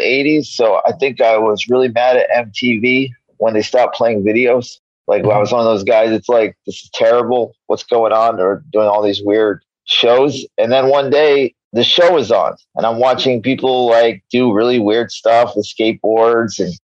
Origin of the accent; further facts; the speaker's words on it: New York, United States; now in Los Angeles, United States; I grew up in New York. I live in L.A.